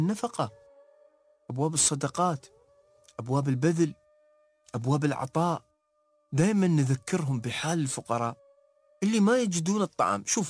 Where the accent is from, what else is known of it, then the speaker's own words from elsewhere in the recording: United Arab Emirates; نحن كعوائل إماراتية